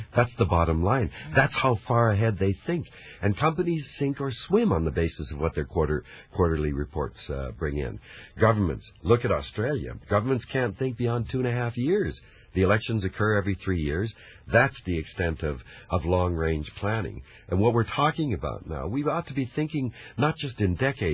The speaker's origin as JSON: {"language": "English", "town": "Vancouver", "region": "British Columbia", "country": "Canada", "tie": "born or raised there", "said": "I was born in Vancouver in 1936. When I was a boy in Vancouver, we could fish right off Spanish banks in the middle of the city for halibut."}